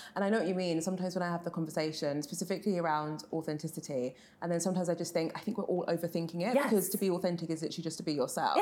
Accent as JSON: {"language": "English", "region": "London", "country": "United Kingdom", "said": "obviously, I'm from London. It's anything but small."}